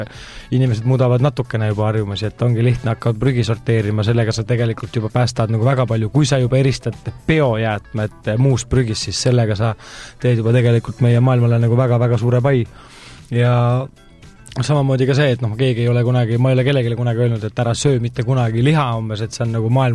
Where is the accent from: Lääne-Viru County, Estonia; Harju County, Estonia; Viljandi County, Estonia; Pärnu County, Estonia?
Viljandi County, Estonia; Ma küll olen Mulgimalt pärit ja tihti lugu, kui ma sõidan maale